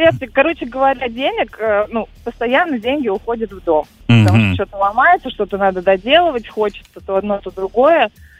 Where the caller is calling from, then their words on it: Lyubertsy, Moscow Oblast, Russia; я из Люберец.